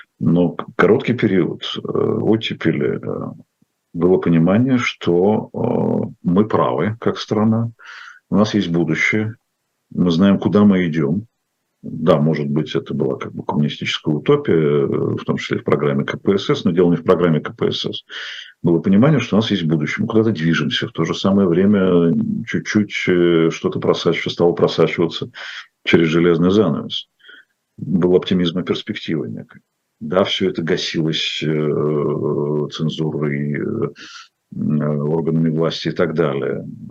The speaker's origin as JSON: {"language": "Russian", "region": "Moscow", "country": "Russia", "said": "Я не петербуржец, я москвич, но я почувствовал себя дома."}